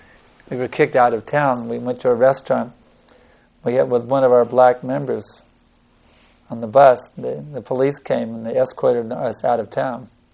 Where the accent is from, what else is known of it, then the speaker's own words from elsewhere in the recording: Houston, Texas, United States; also born or lived in -; just like when I grew up in Houston, Texas, I was a member of the Presbyterian Church.